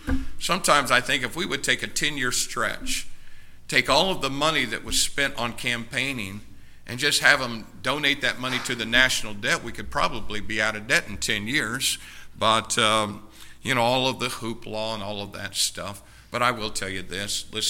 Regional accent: United States; And as an American, I think you ought to vote.

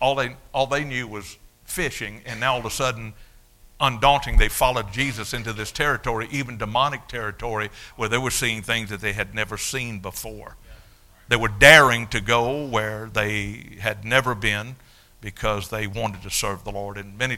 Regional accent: United States; I thank God that I'm an American pastor.

